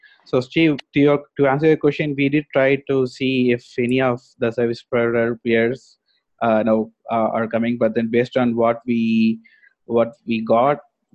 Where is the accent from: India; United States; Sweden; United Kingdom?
India; So I am also from India, just like Seshu.